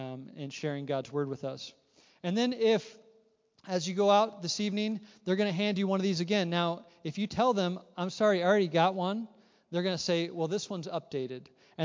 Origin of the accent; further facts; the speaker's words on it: Michigan, United States; now in Washington, United States; I grew up in Michigan, and he was all the way over here.